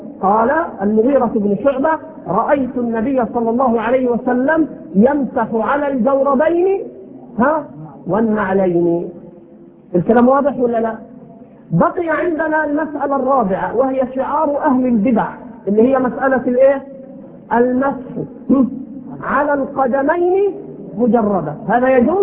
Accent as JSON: {"language": "Arabic", "country": "Egypt", "said": "على لهجتنا هنا في مصر"}